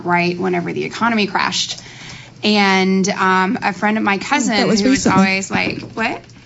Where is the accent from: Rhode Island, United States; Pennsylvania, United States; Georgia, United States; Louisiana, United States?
Louisiana, United States; moved away as an adult; now in Los Angeles, United States; Yeah, yeah, no, I'm from Louisiana. It kind of found me to a point. I moved out here about 3 years ago